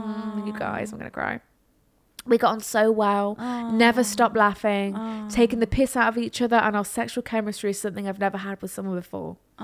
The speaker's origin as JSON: {"language": "English", "country": "Ireland", "said": "I'm from South Ireland."}